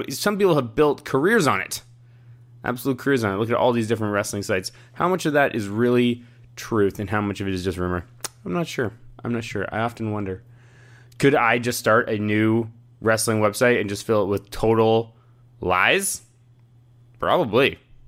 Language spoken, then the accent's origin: English; Canada; It actually made me realize that I have some strange thing, being Canadian, that when before I ever meet or hear an American speak, I just automatically assume they're going to have a Southern accent for some reason.